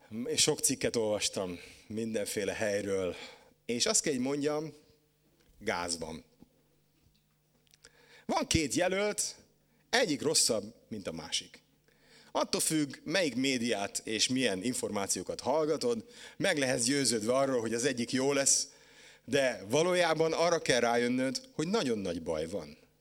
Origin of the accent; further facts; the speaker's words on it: Hungary; Én is magyar ember vagyok. Összeesküvés elméletekben nagyon jók vagyunk.